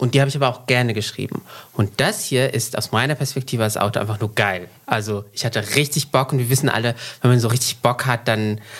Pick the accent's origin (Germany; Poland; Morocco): Morocco; weil ich teilweise aufgewachsen bin in Marokko